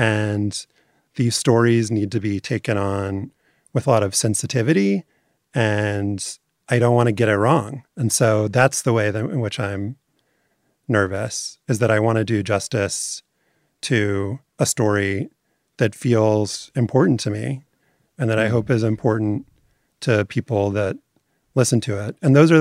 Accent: New Orleans, Louisiana, United States; because I'm from New Orleans, and Van did that show differently.

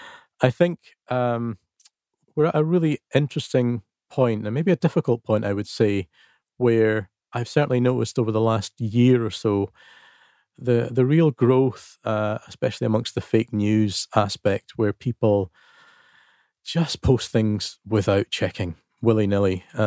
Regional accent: Arbroath, Scotland, United Kingdom; back to my hometown of Arbroath on the East Coast.

